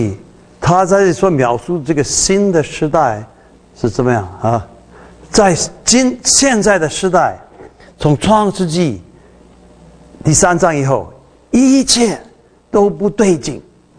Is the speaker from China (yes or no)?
yes; China; 因为我们中国人，我们讲来世的时候，我也是差不多了啊。